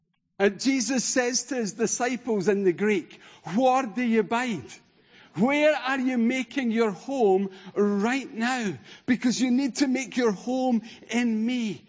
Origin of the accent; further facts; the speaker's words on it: Denny, Scotland, United Kingdom; now in Kirkintilloch, United Kingdom; Well, a little village called Denny. Today? Kirkintilloch. Generally? Scotland.